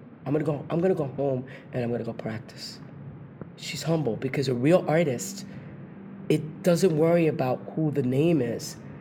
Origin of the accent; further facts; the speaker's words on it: Brooklyn, New York, United States; He goes, hey, where you from? I said, I'm from Brooklyn.